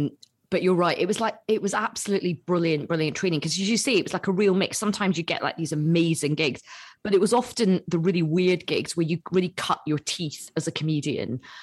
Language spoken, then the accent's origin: English; Glasgow, Scotland, United Kingdom; I'm from Glasgow.